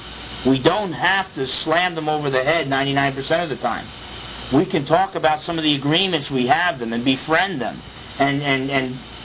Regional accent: New Jersey, United States; when I was a kid growing up in Jersey, that's all my Protestant friends told me about, was the infallibility of the Pope and praying to Mary.

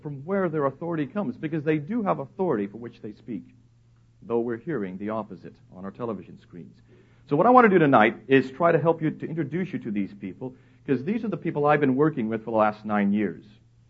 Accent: India; As you can tell, I do not have an English accent. I'm actually an American who grew up in India, and my parents are missionaries from India, my grandparents, so I go back three generations. I've only spent 10 years of my life in this country

